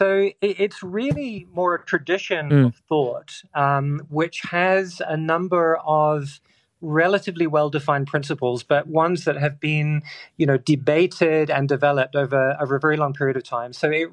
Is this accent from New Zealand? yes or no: yes; New Zealand; moved away as an adult; now in Oxford, United Kingdom; I grew up in New Zealand, came to study in Oxford, did my PhD on the ethics of war, and then ended up staying in Oxford really for 20 years